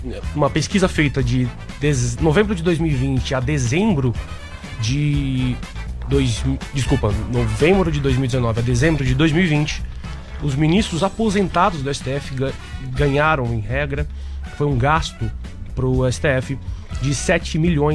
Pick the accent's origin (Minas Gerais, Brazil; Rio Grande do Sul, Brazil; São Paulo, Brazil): São Paulo, Brazil; São José do Rio Preto; São Paulo. São José do Rio Preto.